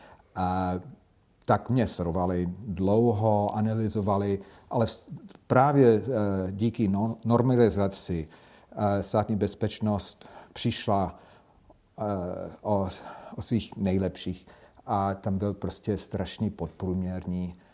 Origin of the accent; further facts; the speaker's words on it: United States; Czech is a second language; Jako Američan, který umí česky a není i hned patrný, že je cizinec.